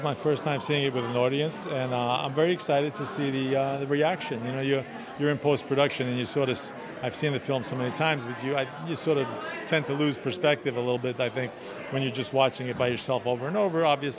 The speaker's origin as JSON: {"language": "English", "town": "Bronx", "region": "New York", "country": "United States", "tie": "born or raised there", "said": "it was inspired by some true events as a kid growing up in Bronx, New York"}